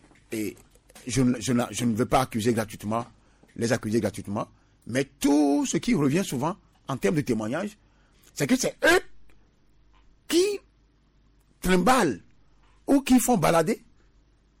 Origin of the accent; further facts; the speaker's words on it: Togo; le Togolais n'a rien fait pour payer le lourd tribut de la mauvaise gouvernance chez nous au Togo.